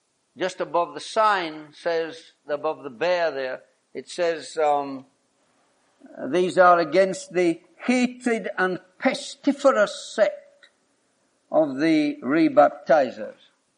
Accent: Jamaica; I come from Jamaica.

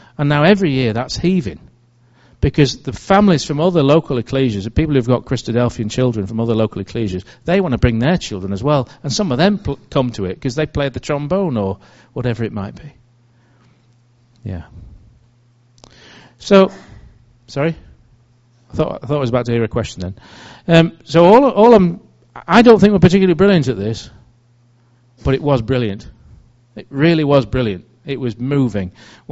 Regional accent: England, United Kingdom; Bearing in mind we're English.

